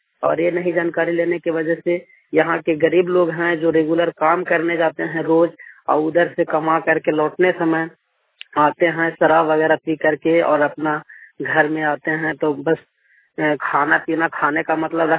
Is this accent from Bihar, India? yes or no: no; Chatra, Jharkhand, India; और मेरा गांव करगु पटेर, पंचायत बरैनी, पोस्ट बरैनी, जिला चतरा, थाना चतरा, प्रखंड चतरा, राज्य झारखंड का स्थानीय निवासी हूं।